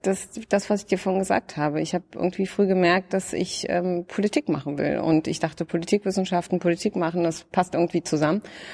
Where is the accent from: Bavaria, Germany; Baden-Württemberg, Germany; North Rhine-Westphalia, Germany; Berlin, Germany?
Berlin, Germany; Und dann sage ich, ich bin Deutsche. Und dann sagen sie, ja, aber wo kommst du denn wirklich? Und dann sage ich, ich komme aus Moabit.